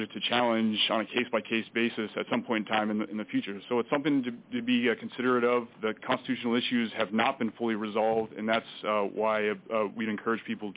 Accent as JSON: {"language": "English", "town": "Fairbanks", "region": "Alaska", "country": "United States", "tie": "born or raised there", "said": "I myself am born and raised in Fairbanks"}